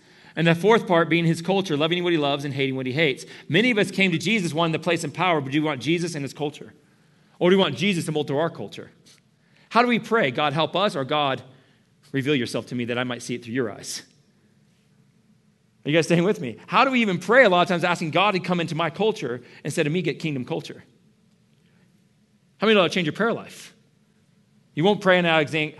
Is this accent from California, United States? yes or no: yes; California, United States; moved away as an adult; I'm a Californian and lived there for 21 years. Got to surf and do all that kind of stuff and just live my life like that and thought like a Californian. We're very stuck up people.